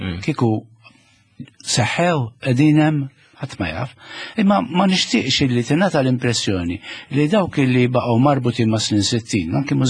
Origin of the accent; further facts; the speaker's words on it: Kalkara, South Eastern Region, Malta; U jien mill-Kalkara, li tliet kwarti min-nies hemmhekk kienu familji Ingliżi. Qed jgħixu hemm għax kellna bigi, kellek il-wireless station, kellek ir-rikażi kollha mimlin suldati Ingliżi.